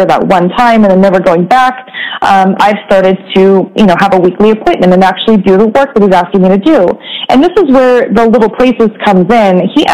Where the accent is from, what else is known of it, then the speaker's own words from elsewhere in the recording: Oregon, United States; now in San Diego, United States; For many years, I had wanted to move away from my home state of Oregon and go adventure and find new people to learn about and adventure to different places.